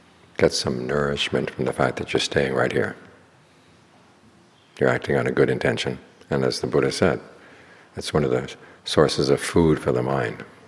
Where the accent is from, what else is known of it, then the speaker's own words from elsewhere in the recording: United States; I had the same problem, especially being an American going over to Thailand.